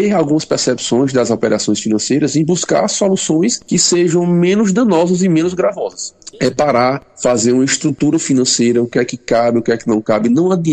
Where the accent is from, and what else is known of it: Brazil